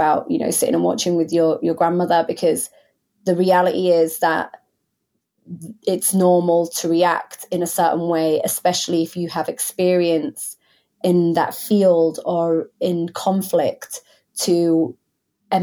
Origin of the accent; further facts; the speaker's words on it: Hull, Yorkshire and the Humber, United Kingdom; I'm from Hull, if you go to Hull, or if you go to Kettering, or if you go to wherever, people are different to what they are in the newsroom.